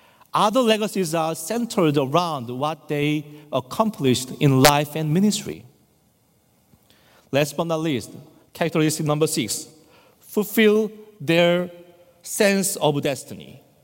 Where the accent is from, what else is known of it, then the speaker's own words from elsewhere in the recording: South Korea; English is a second language; when I visited my home country, a home church in South Korea